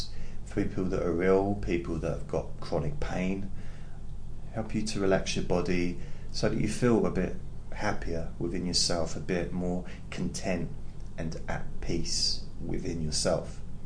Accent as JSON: {"language": "English", "region": "England", "country": "United Kingdom", "said": "I'm from England, and I understand that the accent might be a bit weird for you"}